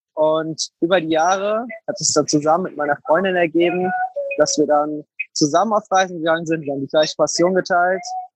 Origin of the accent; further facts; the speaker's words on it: Frankfurt, Hesse, Germany; Okay, also eigentlich komme ich aus Frankfurt.